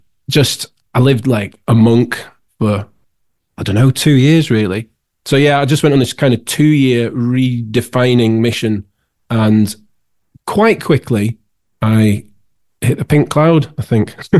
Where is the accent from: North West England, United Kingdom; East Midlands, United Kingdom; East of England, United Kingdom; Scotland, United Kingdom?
Scotland, United Kingdom; born there; I was born in Scotland, my parents are Scottish.